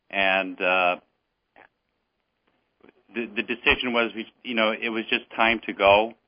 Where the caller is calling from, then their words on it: Toronto, Ontario, Canada; I'm in calling from Toronto.